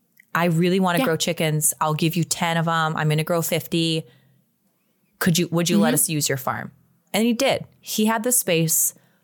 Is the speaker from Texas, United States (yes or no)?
no; Chicago, Illinois, United States; I'm from Chicago. I'm going to tell you like it is.